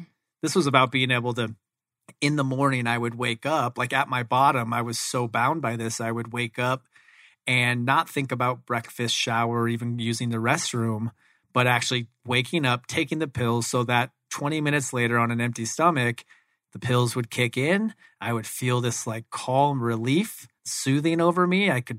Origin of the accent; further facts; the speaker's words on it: Phoenix, Arizona, United States; I grew up here in Phoenix, Arizona. Grew up here my whole life playing athletics, specifically baseball, all the way up until my senior year at Arizona State